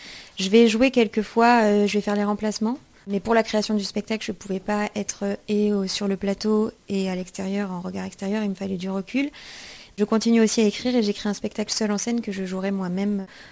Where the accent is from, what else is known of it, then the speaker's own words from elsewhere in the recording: south of France, France; même pour moi en tant que sudiste que j'ai rencontré. J'ai été obligée de partir à Paris pour monter mon spectacle.